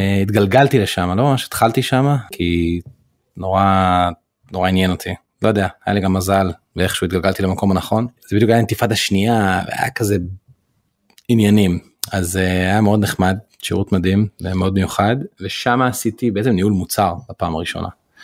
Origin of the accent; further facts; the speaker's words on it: Jerusalem, Jerusalem District, Israel; אז אני בן 38 היום, גדלתי בירושלים, זה אומר שכשהייתי כזה טינג'ר, אז הכל כזה התחיל.